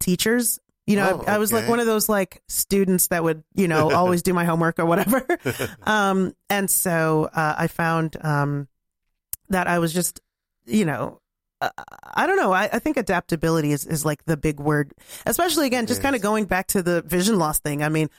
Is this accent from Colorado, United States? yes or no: no; North Carolina, United States; also born or lived in New York / Pennsylvania; I grew up in North Carolina and a combination of upstate New York, Pennsylvania, and North Carolina.